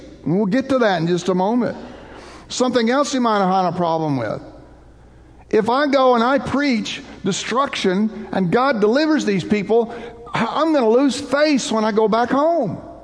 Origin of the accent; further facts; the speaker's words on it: United States; Now, I just want to say, I'm all about America. I am an American. I love America.